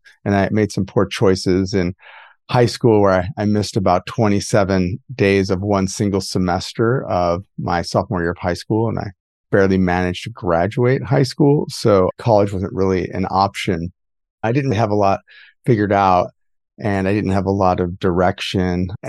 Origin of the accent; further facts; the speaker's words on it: Midwest, United States; I grew up in the Midwest and my parents both, it was a typical blue collar family.